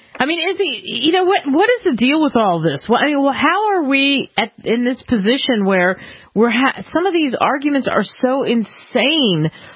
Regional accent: Cherry Hill, New Jersey, United States; I grew up in Cherry Hill, New Jersey, and it was right next to Lawnside, and we never had that.

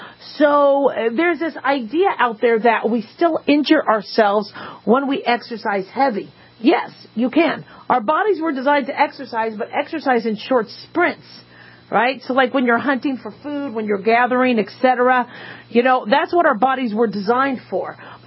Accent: Phoenix, Arizona, United States; also born or lived in Los Angeles, United States; I grew up in Phoenix, Arizona. I was born in L.A., California, moved when I was a kid to Phoenix, Arizona. So pretty much grew up there.

